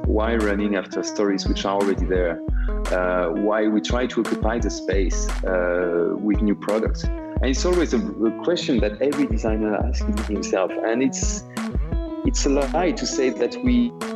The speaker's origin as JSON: {"language": "English", "region": "Brittany", "country": "France", "tie": "born or raised there", "also_born_or_lived": "Paris", "said": "I grew up in the north of Brittany, in Finisterre North, which is a beautiful area, very wide, beautiful coast. And I grew up there during 11 years."}